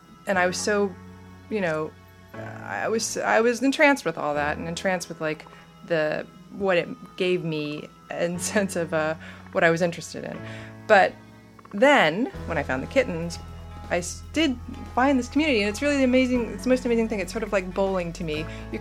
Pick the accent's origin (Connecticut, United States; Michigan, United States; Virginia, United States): Virginia, United States; Yeah, you know, I grew up in Loudoun County, which is about an hour outside of Washington, D.C.